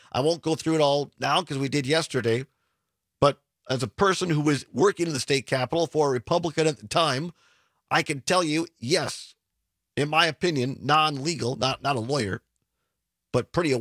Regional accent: Richland Center, Wisconsin, United States; Brady Ewing, walk-on from my hometown of Richland Central, Wisconsin, ended up being the captain of the team his senior year

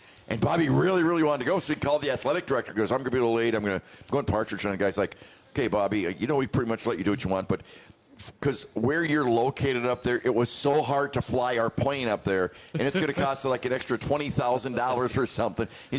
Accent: Negaunee, Michigan, United States; Nagani, my hometown.

